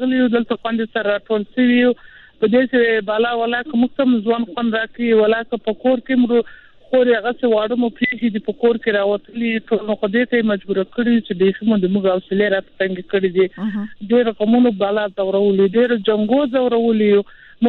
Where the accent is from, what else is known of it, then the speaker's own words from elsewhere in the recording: Helmand, Afghanistan; زه خپله د هلمند د یو منطقې ته راغلی.